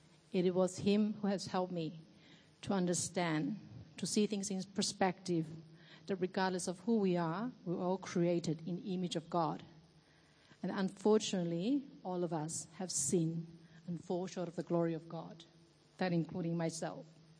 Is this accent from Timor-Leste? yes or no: yes; Timor-Leste; I'm originally from East Timor, or Timor-Leste, as it is now known.